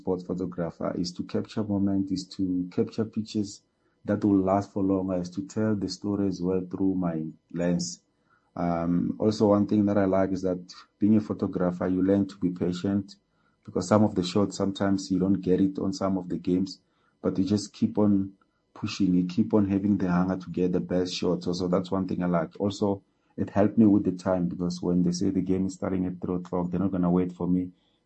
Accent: Gauteng, South Africa; now in Johannesburg, South Africa; I'm from South Africa, currently staying in Johannesburg, and I'm a sport photographer.

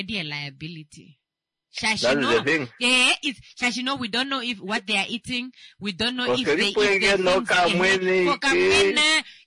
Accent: Windhoek, Khomas, Namibia; Because I grew up in Katutura.

